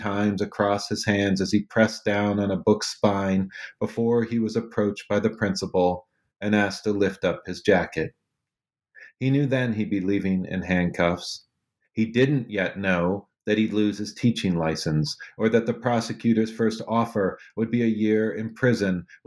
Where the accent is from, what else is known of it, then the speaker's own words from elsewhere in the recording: Ohio, United States; I grew up in Northeast Ohio.